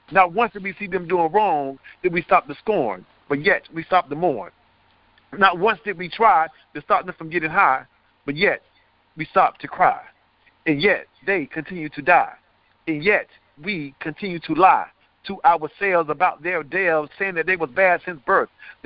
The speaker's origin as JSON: {"language": "English", "town": "Lake Hamilton", "region": "Florida", "country": "United States", "tie": "born or raised there", "said": "born and raised in Lake Hamilton, Haines City, Polk County."}